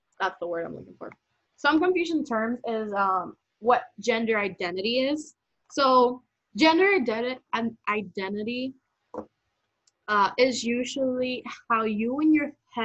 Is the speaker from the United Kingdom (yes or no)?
no; Puerto Rico; it has a lot to do with the way I grew up in Puerto Rico, too.